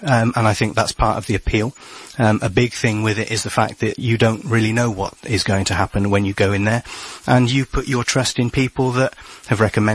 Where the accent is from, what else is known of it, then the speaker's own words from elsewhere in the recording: South West England, United Kingdom; I grew up in Butterough, near Stroud.